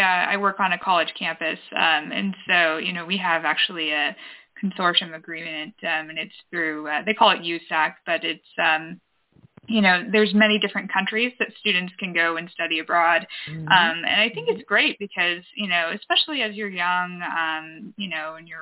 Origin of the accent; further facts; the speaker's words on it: Citrus Heights, California, United States; also born or lived in Michigan; now in Reno, United States; I was born in Michigan, and then we, you know, moved to Citrus Heights, California, which is kind of near Sacramento. And so I was there until about, you know, sixth grade, and then I came to Reno.